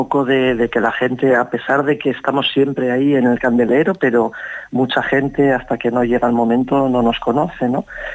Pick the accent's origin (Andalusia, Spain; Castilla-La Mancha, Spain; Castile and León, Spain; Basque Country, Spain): Basque Country, Spain; Bilbao; volví hace poquito de mi tierra, de Bilbao, que fui a buscar un poco de fresco